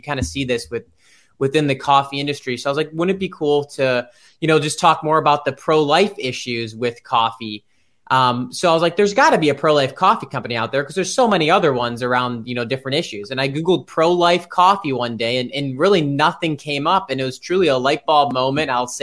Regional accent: Cleveland, Ohio, United States; moved away as an adult; It's funny, I'm from Cleveland originally, Ohio. Similar, 20 nice days a year, few and far between.

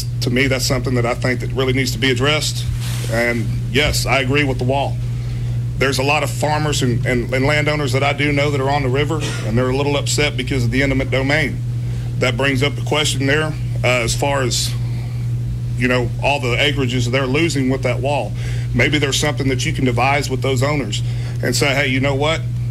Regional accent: Texas, United States; I grew up in the Rio Grande Valley, home, born and raised down here. My family's third generation down here.

